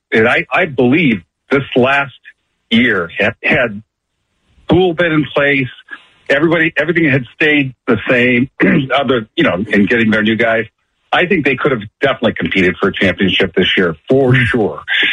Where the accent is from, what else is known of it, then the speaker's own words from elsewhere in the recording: Michigan, United States; I'm from Michigan and I love Michigan State basketball